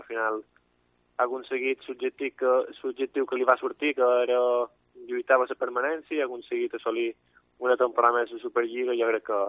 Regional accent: Balearic Islands, Spain; jo i en Miqui sobretot com a dos mallorquins

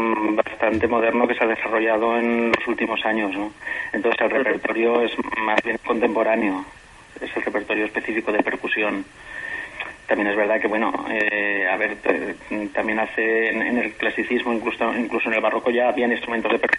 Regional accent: Aragon, Spain; empecé con las bandas de música, en la banda de mi pueblo exactamente, de Ayur, en Zaragoza.

